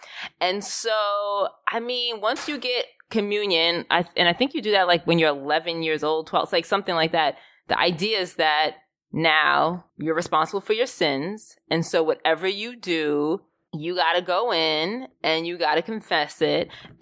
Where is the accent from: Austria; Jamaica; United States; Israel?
Jamaica; We're Caribbean, we come from Jamaica, and when it's election time, it's a real, real thing.